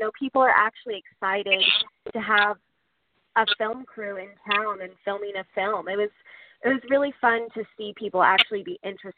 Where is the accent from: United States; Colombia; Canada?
United States; Portland, Oregon; I love filming in Portland. I'm from Portland, and my family's from Portland.